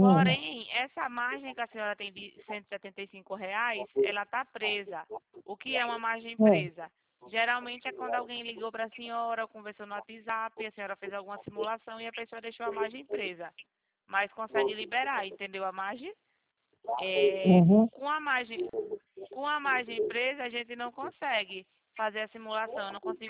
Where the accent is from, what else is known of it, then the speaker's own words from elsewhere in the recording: Rio Claro, São Paulo, Brazil; eu sou aqui de Rio Claro, de São Paulo.